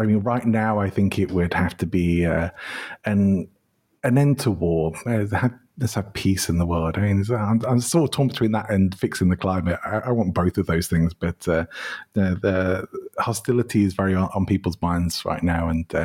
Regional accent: England, United Kingdom; now in Spain; my home country, even though I did move to live in Spain, but I do still love going back to England.

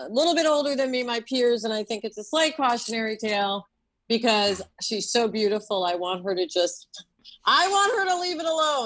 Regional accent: New York City, New York, United States; It freaked me out as a New Yorker because I was like, I don't understand.

